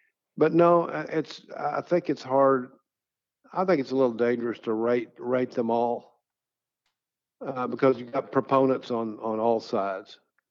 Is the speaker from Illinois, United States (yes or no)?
no; Texas, United States; I'm Southern. I'm from Texas.